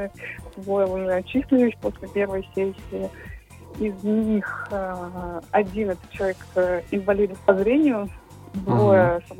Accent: Khabarovsk, Khabarovsk Krai, Russia; я из Хабаровска.

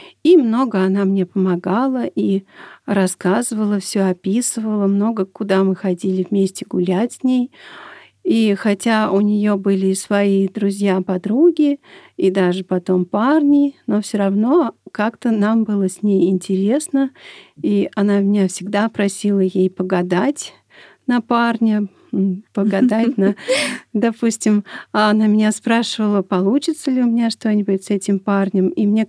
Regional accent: Moscow, Russia; я родилась в Москве, и все детство мое прошло в Москве.

